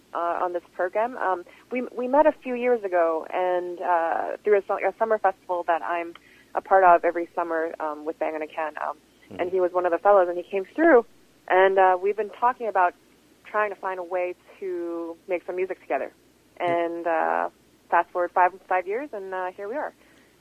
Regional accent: Vancouver, British Columbia, Canada; moved away as an adult; also born or lived in New York, United States; I was born in Vancouver and I grew up there until I left and moved to New York for school.

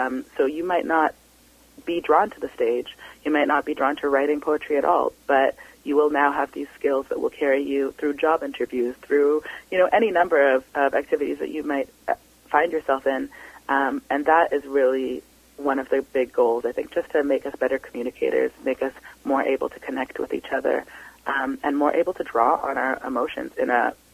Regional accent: Toronto, Ontario, Canada; now in Vancouver, Canada; when I came out here from Toronto

